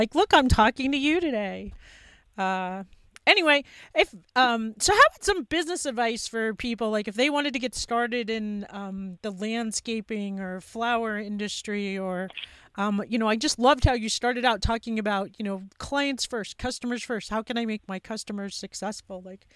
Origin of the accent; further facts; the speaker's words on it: New York, United States; now in Montana, United States; because I live in Montana. But even in New York, like, I grew up in New York, and when I was there